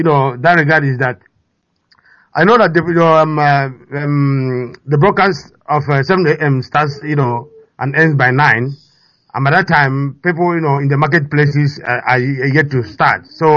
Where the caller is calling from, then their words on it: London, United Kingdom; I'm calling from East London here.